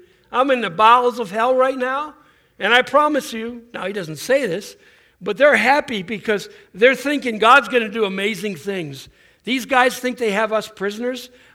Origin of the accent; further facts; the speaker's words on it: Buffalo, New York, United States; I grew up in Buffalo, and, you know, it's just in my blood.